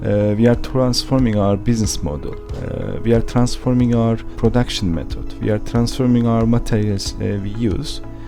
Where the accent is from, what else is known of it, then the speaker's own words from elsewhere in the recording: Turkey; English is a second language; It is easier. I'm from Turkey. I was born and raised in Turkey and started my career in retail also in Turkey.